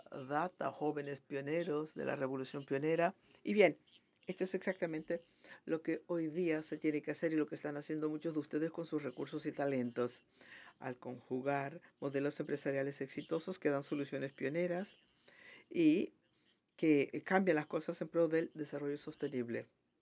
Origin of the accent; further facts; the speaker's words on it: Minas Gerais, Brazil; Spanish is a second language; Llamo de Brasil. ¿Dónde en Brasil? Vengo de Minas Gerais, pero hoy estoy en la sede de la empresa, São Paulo.